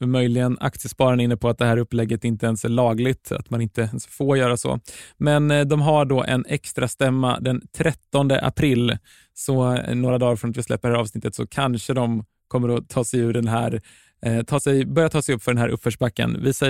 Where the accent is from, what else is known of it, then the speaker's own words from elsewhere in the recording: Östergötland, Sweden; jag är från Östergötland